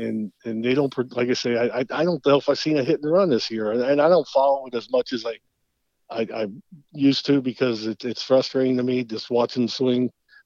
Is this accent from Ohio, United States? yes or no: yes; Cincinnati, Ohio, United States; We're talking about growing up in Cincinnati. I used to pretend throwing against the wall.